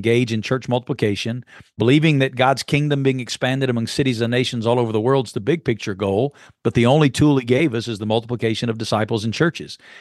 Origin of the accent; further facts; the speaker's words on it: Bible Belt, United States; Born and raised in the Bible Belt, grew up in a pastor's home